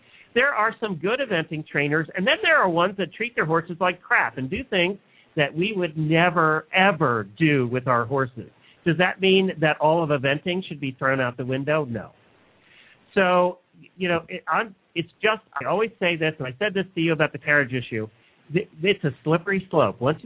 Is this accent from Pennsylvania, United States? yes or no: yes; New Holland, Pennsylvania, United States; I grew up in New Holland. I went to school in New Holland, Pennsylvania.